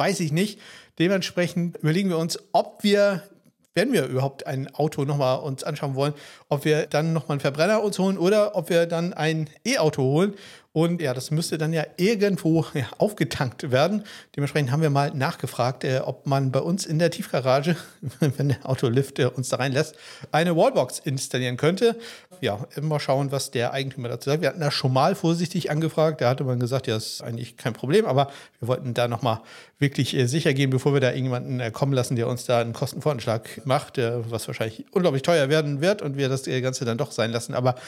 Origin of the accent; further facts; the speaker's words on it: Northern Germany, Germany; als Norddeutscher hat man das nicht so häufig.